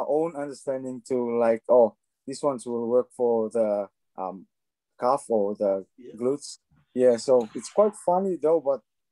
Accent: Solomon Islands; English is a second language; now in New Zealand; Growing up in the Pacific, it's quite hard though. I'm interested in sports like gym and those facilities, unlike Solomon, we have little much of those things.

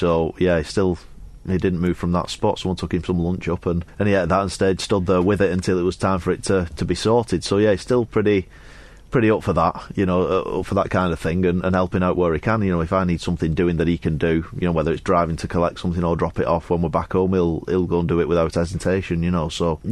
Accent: Wigan, North West England, United Kingdom; From Wigan.

